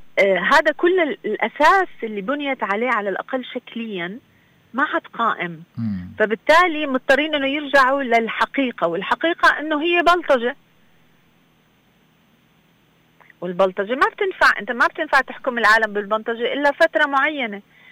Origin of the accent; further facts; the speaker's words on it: Syria; also born or lived in Palestine / Venezuela; انت لما بلشت بتقديمي انه انا سورية فلسطينية فنزويلية